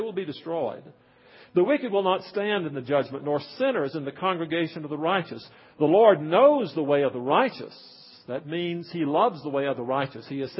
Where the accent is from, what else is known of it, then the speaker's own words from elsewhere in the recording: Mississippi, United States; I grew up in Mississippi. And one of the amazing phenomena in Mississippi was to go out in the morning sun